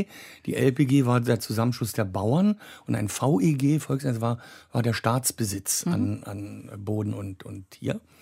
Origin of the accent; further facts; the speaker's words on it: Cologne, North Rhine-Westphalia, Germany; born there; Dann wurde ich in Köln geboren